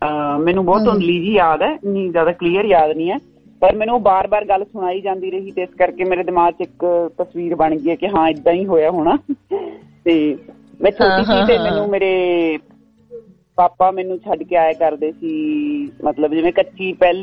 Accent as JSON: {"language": "Punjabi", "town": "Bathinda", "region": "Punjab", "country": "India", "said": "ਉਹ ਏਦਾਂ ਸੀ ਵੀ ਅਸੀਂ ਸਕੂਲ ਸਾਡਾ ਸੀਗਾ 1.5 ਕਿਲੋਮੀਟਰ ਸਕੂਲ ਹੁੰਦਾ ਸੀ ਪਿੰਡ ਦਾ, ਤੇ ਮੈਂ ਵੀ ਬਠਿੰਡੇ ਤੋਂ"}